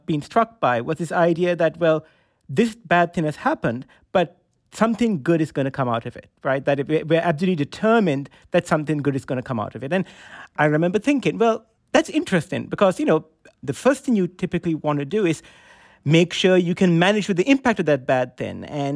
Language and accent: English; Sri Lanka; So when I was growing up in Sri Lanka, when I was a small boy